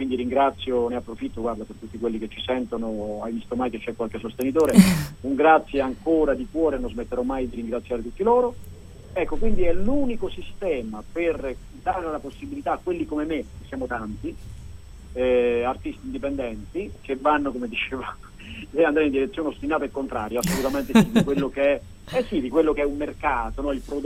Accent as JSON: {"language": "Italian", "region": "Campania", "country": "Italy", "tie": "born or raised there", "also_born_or_lived": "Avellino / Naples / Tuscany", "moved": "as an adult", "said": "Sono campano di origine"}